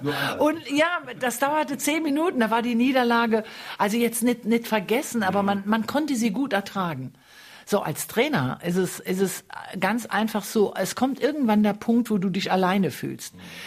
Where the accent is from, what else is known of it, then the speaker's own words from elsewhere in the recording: Saarland, Germany; das Besondere für mich am Saarland ist, es ist meine Heimat. Hier wohnen alle meine Verwandten und alle Menschen, mit denen ich groß geworden sind